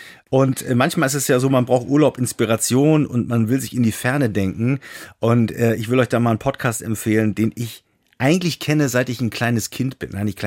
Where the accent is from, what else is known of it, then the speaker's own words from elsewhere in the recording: East Germany, Germany; Und ich bin in der DDR groß geworden